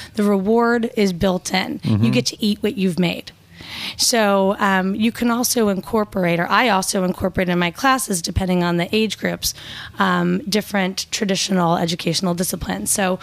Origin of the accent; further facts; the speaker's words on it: Kansas City, Missouri, United States; now in New York, United States; I grew up in Kansas City, Missouri.